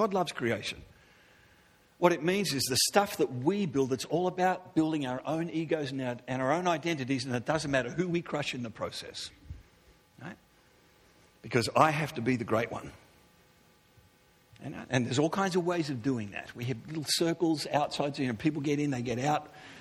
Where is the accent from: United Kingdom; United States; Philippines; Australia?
Australia; now in Vancouver, Canada; Well, I grew up in Australia, and we have things called beaches.